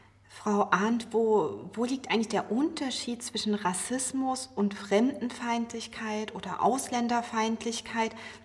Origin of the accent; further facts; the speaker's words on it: Zwenkau, Saxony, Germany; dass ich die Frage nicht hinterfrage, sondern antworte, aus Zwenkau. Und dann kommt oft ein verdutzter Blick.